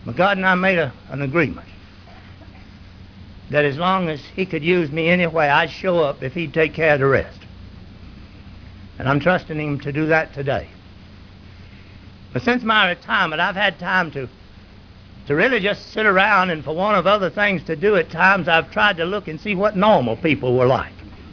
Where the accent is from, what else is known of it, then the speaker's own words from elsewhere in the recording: Columbus, Georgia, United States; also born or lived in Virginia / Newnan; I'm from Virginia. I was born in Newnan, raised in Columbus, and this is why I've been telling about Georgia people.